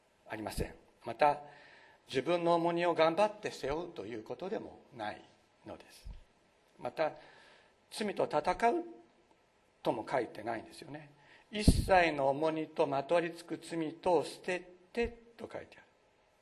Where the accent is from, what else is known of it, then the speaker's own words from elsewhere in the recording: Nagasaki, Japan; 私は長崎というところで育ちました。長崎といえばもう殉教の地で